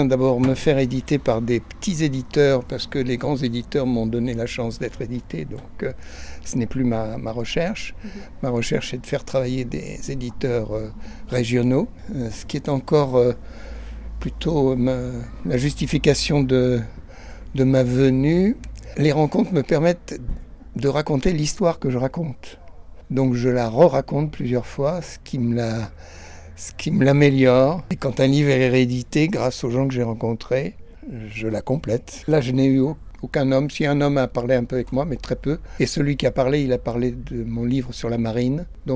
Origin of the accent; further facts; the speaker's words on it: Normandy, France; Je suis normand et j'habite la Normandie, l'Orne, depuis plus de 20 ans.